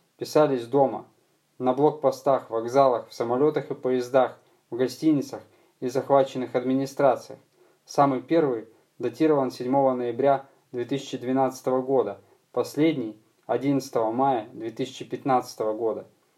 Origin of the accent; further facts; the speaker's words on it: Sevastopol, Ukraine; moved away as an adult; also born or lived in Kyiv; Родился в Севастополе, живу в нем же. Но в 2008 году переехал в Киев.